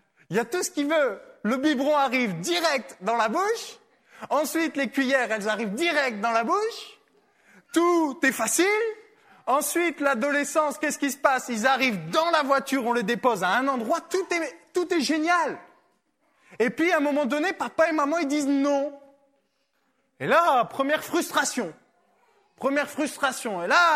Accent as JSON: {"language": "French", "country": "France", "said": "je suis français, je ne peux pas aller plus loin"}